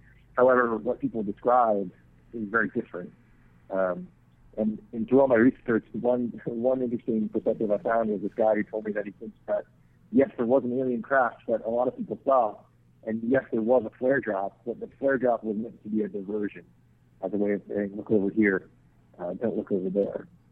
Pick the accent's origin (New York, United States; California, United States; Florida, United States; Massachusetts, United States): Florida, United States; I grew up in Florida. It reached us all the way on the East Coast